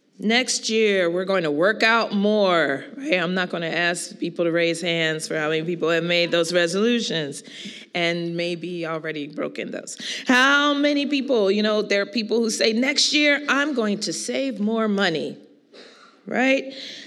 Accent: Philadelphia, Pennsylvania, United States; And in the city where I grew up in Philadelphia, I used to love that on New Year's Eve

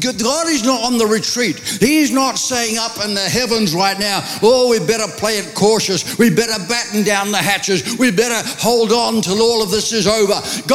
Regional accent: Ireland; I remember waking up one morning and just having an Irish moment. I guess I'm Irish, by the way.

